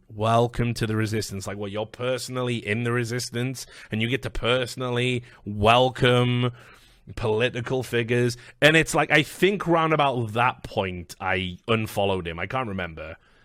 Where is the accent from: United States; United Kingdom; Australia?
United Kingdom; And I get to say that as a British person because we stood alone for 3 fucking years while the world watched.